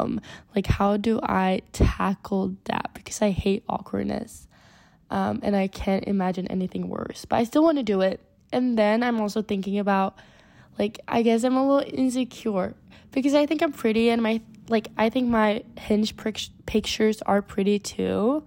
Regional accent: Sweden; English is a second language; I'm an international caller and I'm so happy that you think so that we could call too. I'm from Sweden, if I have a little accent

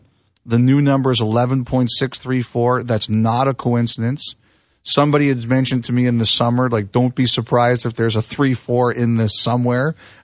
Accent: Toronto, Ontario, Canada; I grew up in Toronto.

